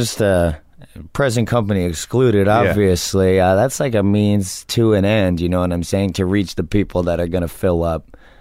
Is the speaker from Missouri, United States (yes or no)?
no; New Jersey, United States; I'm from New Jersey just like he is.